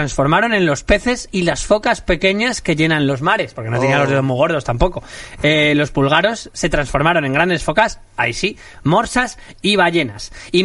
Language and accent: Spanish; Madrid, Community of Madrid, Spain; Somos de Madrid, Alex. Si no tenemos. Si tenemos embarcaciones es porque nos hacemos los pijos.